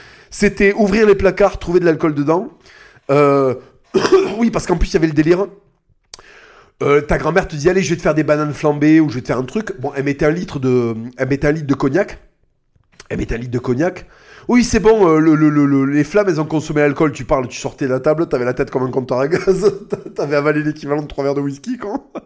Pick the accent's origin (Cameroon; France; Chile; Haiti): France; Moi, je suis français. Voilà, je suis français. Est-ce que mon pays peut aller mieux?